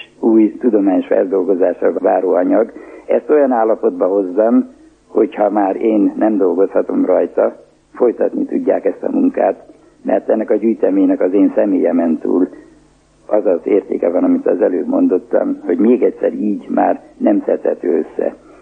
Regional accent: Jász-Nagykun-Szolnok, Hungary; Én a nagykunságban nőttem fel, és lehet, hogy a kiskunságban fogok meghalni ebben a tanyában

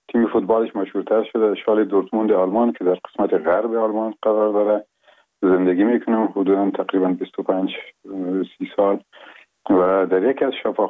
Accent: Afghanistan; این قریه با اسم گمران و شیرازه یاد میشه، از اونجا به دنیا آمدیم و اون سالهای اول زندگی را اونجا در آغوش پدر و مادر بزرگ شدیم، و اونجا به اصطلاح ابتدای مکتب هم شروع کردیم که بعد از او باز نظر به کار قبلگاهیم که به ولایات مختلف افغانستان

